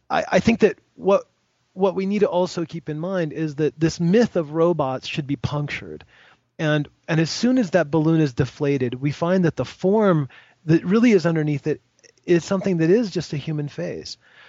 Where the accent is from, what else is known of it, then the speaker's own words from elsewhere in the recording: United States; Now, it might be because I'm an American, but I really enjoy the notion that everyone has access to arms.